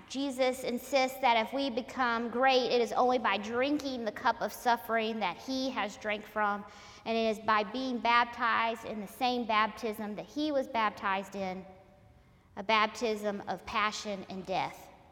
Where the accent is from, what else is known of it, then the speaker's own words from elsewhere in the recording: the South, United States; And depending upon where you grew up, I grew up in the South, you might have been warned not to cause a scandal.